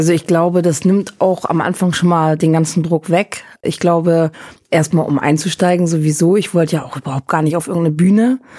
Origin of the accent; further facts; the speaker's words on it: Northern Germany, Germany; Ja, und dann bin ich in Norddeutschland aufgewachsen.